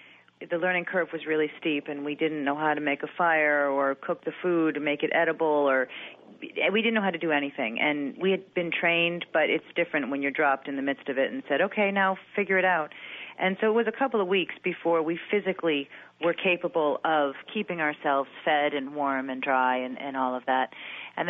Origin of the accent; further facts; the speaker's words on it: Massachusetts, United States; Those are two things that come to mind for me growing up in Massachusetts and, of course, knowing all about the witch trials, and you just kind of are steeped in the history living in this area.